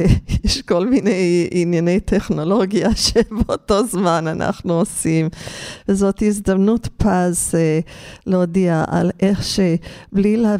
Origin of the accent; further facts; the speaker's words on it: Los Angeles, California, United States; אז גדלתי במשפחה טובה כאן בלוס אנג'לס, התחלתי להגיד